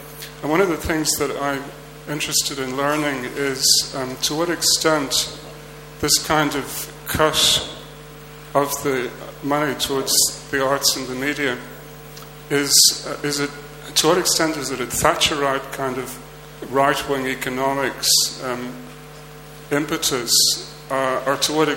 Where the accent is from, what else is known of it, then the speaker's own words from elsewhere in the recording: Ireland; But I come from Ireland